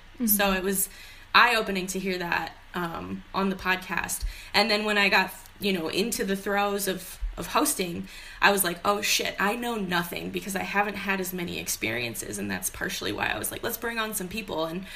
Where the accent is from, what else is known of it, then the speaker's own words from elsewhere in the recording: Midwest, United States; Because growing up in the Midwest, for me, it was very, what's vegan?